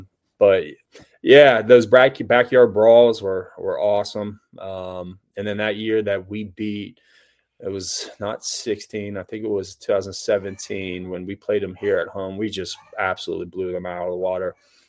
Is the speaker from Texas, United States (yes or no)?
no; Youngstown, Ohio, United States; Like me growing up in Youngstown, Ohio, that area, you know